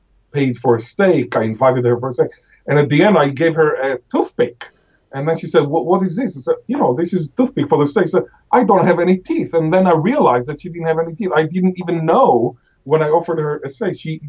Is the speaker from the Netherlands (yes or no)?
no; Israel; first language Hebrew; English is a second language; now in Australia; upon arrival in Australia in 2004, after writing a lot about the Hebrew revival, which, you know, my mother tongue is what I call Israeli, I asked myself, okay, now I'm in Australia.